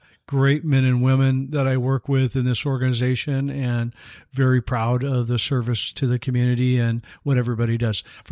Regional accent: Gilroy, California, United States; I was born and raised in Gilroy, California.

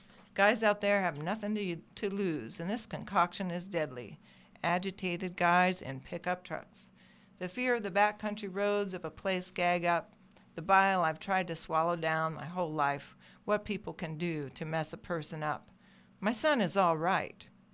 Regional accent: Upper Black Eddy, Pennsylvania, United States; I look at property records from my hometown, Upper Black Eddy, Pennsylvania. It is more of a rural swatch on a hillside than a town.

